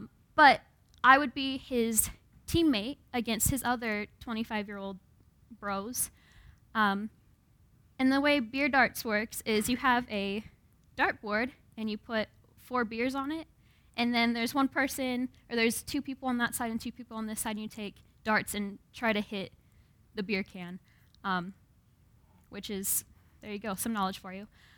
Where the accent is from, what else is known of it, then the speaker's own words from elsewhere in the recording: Washington, United States; And one of my friends is from Minnesota, and I'm from Washington, and so we were outside